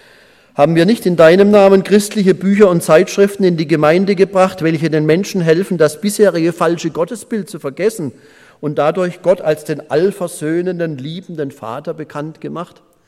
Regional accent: Pforzheim, Baden-Württemberg, Germany; das war zum Beispiel auch in meiner Heimatstadt Pforzheim.

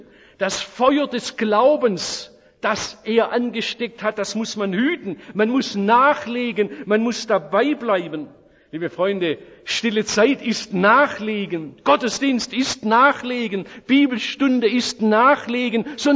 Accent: Oberndorf am Neckar, Baden-Württemberg, Germany; born or raised there

